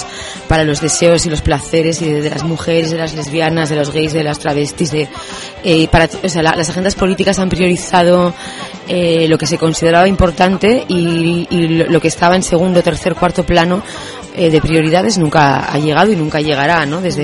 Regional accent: Basque Country, Spain; desesencializo lo que significa ser vasca, pero sí que hablo como vasca.

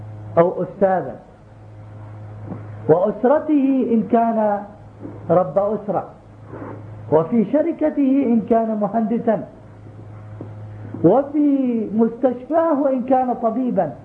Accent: West Bank, Palestine; moved away as an adult; now in Amman, Jordan; أنا خرجت ماشيا من الضفة الغربية إلى الضفة الشرقية على الأرض.

